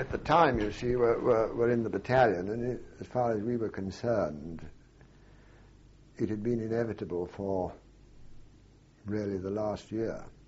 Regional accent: Luton, East of England, United Kingdom; born there; I was born in Luton.

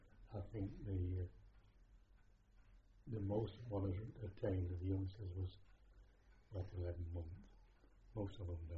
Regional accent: Ilkeston, East Midlands, United Kingdom; born there; Yes, I was born in Ilkeston, Derbyshire, on the 7th of March, 1919.

